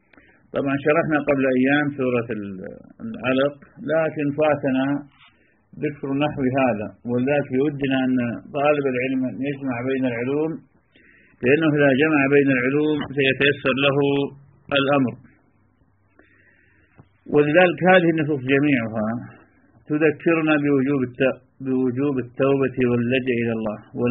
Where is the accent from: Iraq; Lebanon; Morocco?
Iraq; moved away; وحينما خرجنا من بلادنا العراق واختلطنا بغير البلاد بلاد العجم